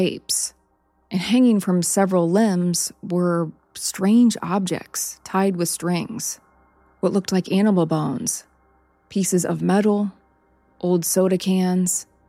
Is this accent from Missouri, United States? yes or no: yes; Missouri, United States; Growing up in Missouri, you assume it's a deer. We had plenty of them.